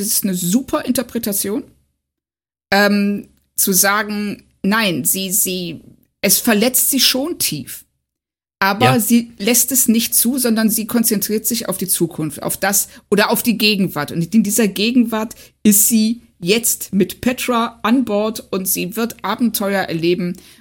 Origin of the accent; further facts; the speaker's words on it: Lindlar, North Rhine-Westphalia, Germany; diese Heimatstadt nicht die Größe von Los Angeles hat, sondern eher von Lindlar, wo ich herkomme